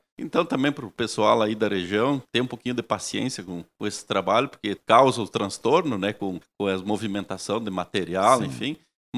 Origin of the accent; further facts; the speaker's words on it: Sananduva, Rio Grande do Sul, Brazil; Nós, sananduvense, porque eu sou de Sananduva, né? Todo mundo sabe disso.